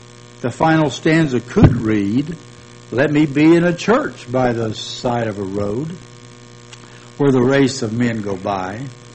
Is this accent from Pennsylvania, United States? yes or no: no; Hainesville, Louisiana, United States; As a child growing up in Hainesville, Louisiana, two or three times a week in the evening, he would gather all of us five kids around him at his feet